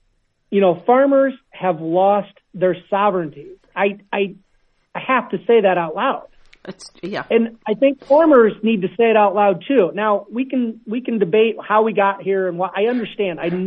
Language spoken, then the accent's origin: English; Strawberry Point, Iowa, United States; moved away; And I grew up in Iowa, Strawberry Point.